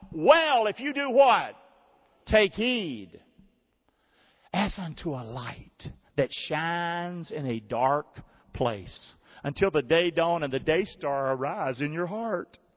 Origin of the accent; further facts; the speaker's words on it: the South, United States; I grew up in the South not knowing anything, cursing God till I was 16.